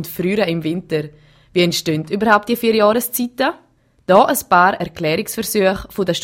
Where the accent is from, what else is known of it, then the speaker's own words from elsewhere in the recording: Switzerland; A und O als Schweizer Bürger ist doch, dass man weiss, wer zurzeit unser Land in Bern vertritt.